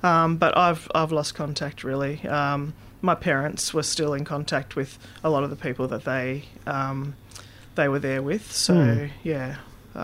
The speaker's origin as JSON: {"language": "English", "region": "Victoria", "country": "Australia", "said": "Yeah, I was from Victoria, country Victoria, actually."}